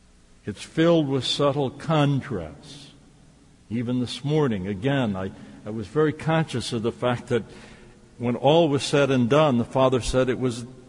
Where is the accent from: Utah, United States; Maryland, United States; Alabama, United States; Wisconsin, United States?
Wisconsin, United States; Racine; down in Racine, my hometown